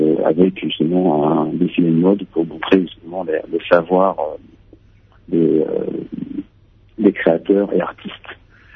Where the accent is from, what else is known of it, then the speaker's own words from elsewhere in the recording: France; accent: French; né en France, dans les Congolais, j'ai grandi avec les deux cultures. Donc, je parle le lingala, même si j'ai un accent français, je parle le lingala, je comprends très bien.